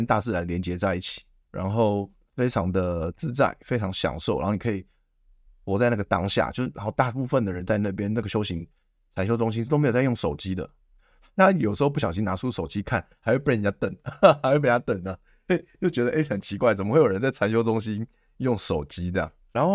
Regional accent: Yonghe, New Taipei, Taiwan; born there; 我是搬家过来的，我是原本是在我在新北市中和出生嘛，我在永和出生啦

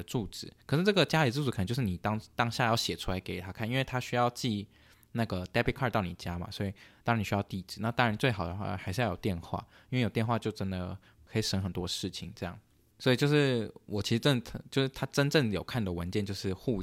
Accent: Canada; 可是我也没跟他说我是加拿大人

